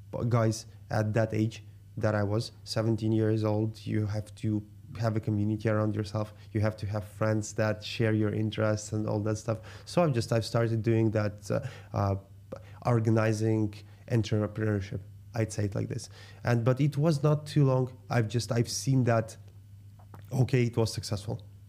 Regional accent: Moscow, Russia; where I grew up in Moscow, in Russia.

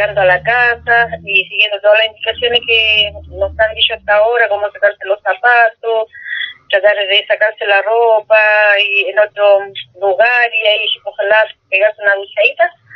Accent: Chile; como ser humano, como ciudadanos chilenos

